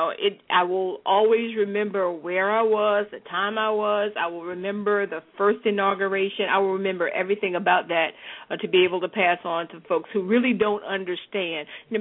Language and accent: English; Virginia, United States; growing up in Virginia, it was an interesting time because I remember segregated beaches.